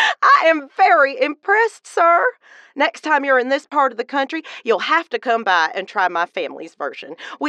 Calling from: Charleston, South Carolina, United States; I'm calling from Charleston, the most beautiful city in all South Carolina.

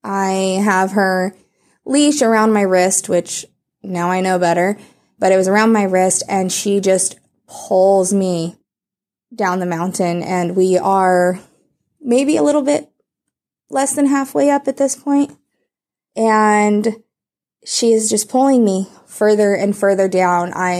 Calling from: Phoenix, Arizona, United States; I am from Phoenix, Arizona.

